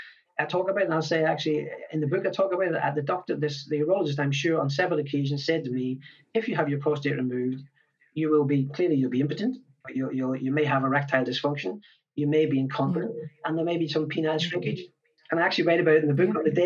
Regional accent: Ireland; Because I'm Irish

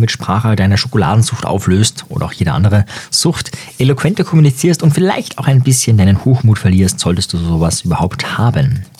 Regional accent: Austria; Und bei uns in Österreich ist es auch so, dass 5 dann die schlechteste Note ist

